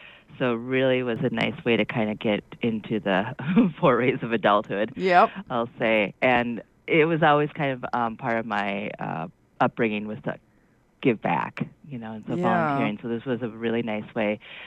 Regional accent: Two Harbors, Minnesota, United States; I grew up in Two Harbors in the 70s and 80s. I graduated in 92.

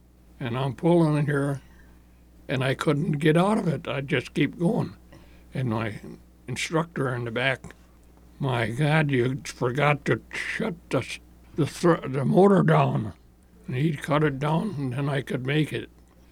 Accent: Duluth, Minnesota, United States; also born or lived in Evansville, Minnesota; I was born in Evansville, Minnesota.

